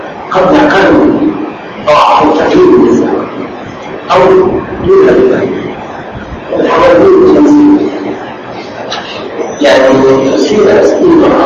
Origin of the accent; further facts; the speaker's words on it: Syria; وعندنا في سوريا منذ أنشئ الدولة